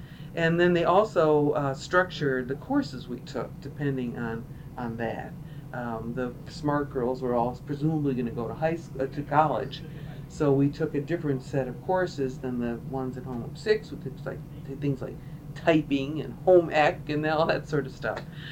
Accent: Buffalo, New York, United States; I was born in Buffalo, New York in September 1948. I was an only child. My parents both were from Polish heritage, so I actually grew up in a strongly ethnic neighborhood in Buffalo, hard-working Polish neighborhood

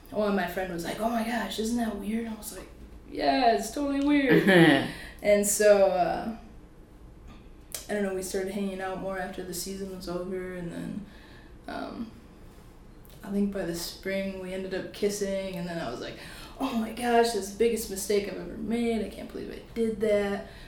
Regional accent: Oregon, Wisconsin, United States; moved away as an adult; now in Whitewater, United States; I grew up in Oregon, Wisconsin, so just south of Madison. Cool. Lived there my whole life until I went to Whitewater in 2009.

